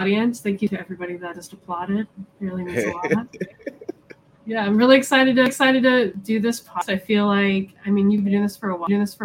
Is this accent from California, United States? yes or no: no; Akron, Ohio, United States; now in Columbus, United States; No, I'm from the Akron area originally.